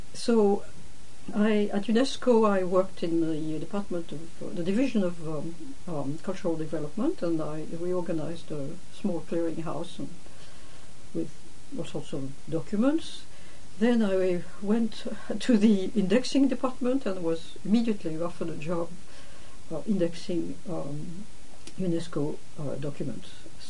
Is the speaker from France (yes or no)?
yes; Nantes, Pays de la Loire, France; English is a second language; I was born and educated in Nantes, France, and I went to school and to university there